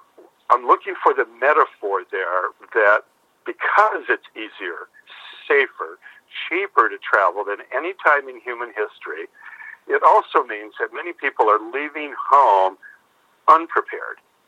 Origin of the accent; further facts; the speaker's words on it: Detroit, Michigan, United States; Romanticizing the world outside of our world, which was growing up in Detroit, Michigan.